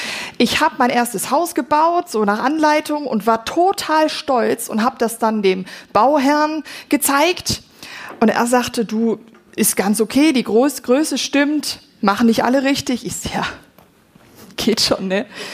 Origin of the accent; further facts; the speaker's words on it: Germany; Ahrtal, auch in meinem Heimatland, furchtbar.